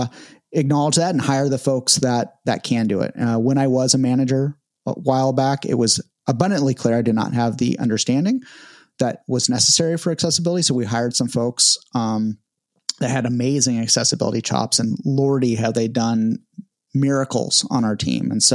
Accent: California, United States; Because I am from California and I have very tender sensitivity to temperature.

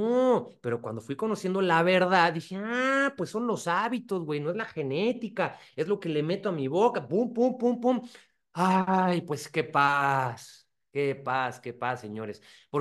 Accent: Mexico; born there; Entonces, sí, vivo en México, aquí nací, pero yo entiendo que mi cultura, que mi sangre, que mi pueblo es todo Latinoamérica, ¿no?

